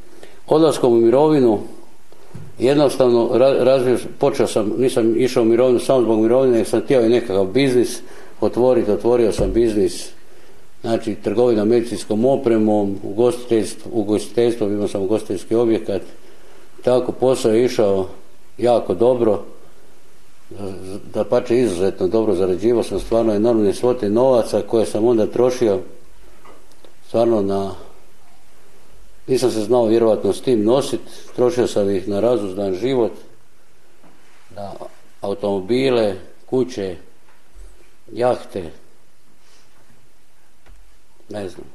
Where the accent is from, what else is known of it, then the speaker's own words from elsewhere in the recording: Slavonia, Croatia; now in Zagreb, Croatia; imam 50 godina, eto ispričat ću vam nešto o svom životu. Rodio sam se u jednom malom mjestu u Slavoniji, gdje sam završio osnovnu i srednju školu